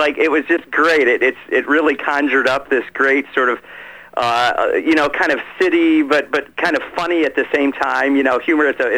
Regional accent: Midwest, United States; I grew up in the Midwest, and as you can imagine on the radio, it was pretty much, you know

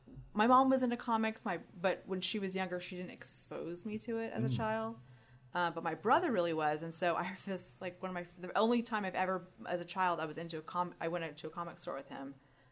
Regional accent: the South, United States; I'm also from the South. And so I'm like, it's been bred into me to be like a hostess.

